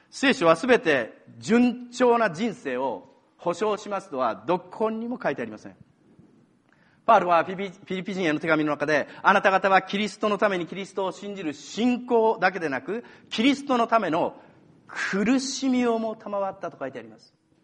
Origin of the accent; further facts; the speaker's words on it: Tochigi, Japan; しばらく前に私、私、栃木県なんですけど、田舎に帰りまして